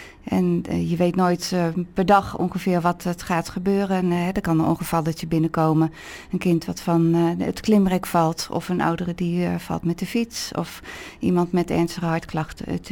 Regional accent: Olst, Overijssel, Netherlands; Ja, in Olst, in vlakbij Deventer, een klein dorp. Ja. En daar ben ik opgegroeid, geboren en getogen.

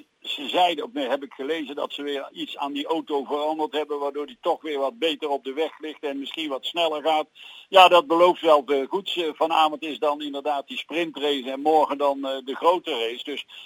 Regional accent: Halsteren, North Brabant, Netherlands; Dan kan ik weer in mijn eigen dialect praten daar in Halsteren.

